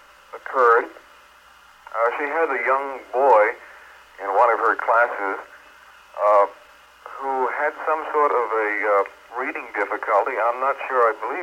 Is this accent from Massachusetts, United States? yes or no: yes; Boston, Massachusetts, United States; I'm a Bostonian myself, though not in the city right now.